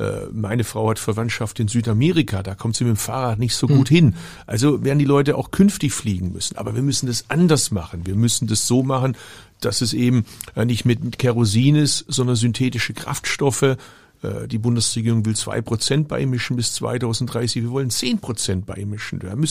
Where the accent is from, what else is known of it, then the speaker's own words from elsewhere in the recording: Baden-Württemberg, Germany; ich komme aus Baden-Württemberg.